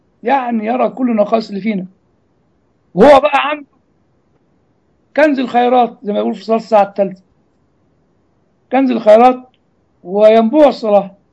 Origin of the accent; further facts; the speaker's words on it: Egypt; زي ال 128 عندنا في مصر